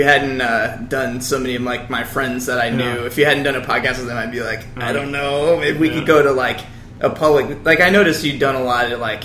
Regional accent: Missouri, United States; yeah, I grew up in St. Louis County and moved to the city about 2 years ago.

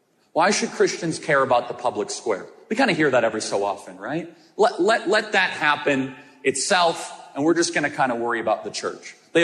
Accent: Illinois, United States; now in Arizona, United States; You know, I came from Illinois, and it's a good place to be from, by the way.

